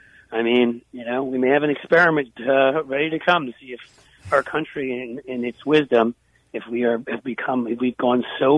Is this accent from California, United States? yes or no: no; New York, United States; this is coming from a New York Yankees fan. I grew up in New York, right?